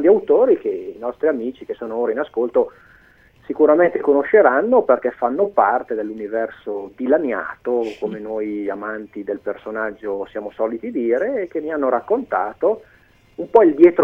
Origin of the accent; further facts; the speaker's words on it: Cremona, Lombardy, Italy; io sono di Cremona